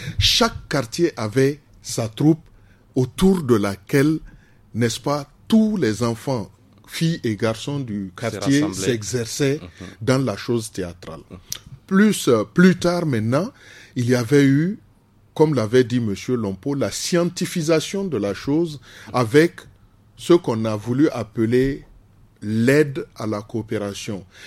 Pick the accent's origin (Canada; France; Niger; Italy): Niger